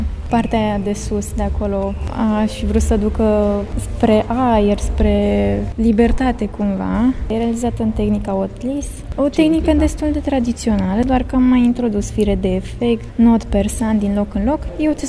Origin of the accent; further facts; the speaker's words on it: Corbeni, Argeș, Romania; Eu sunt din Argeș, dintr-o localitate, Corbeni se numește, de la munte.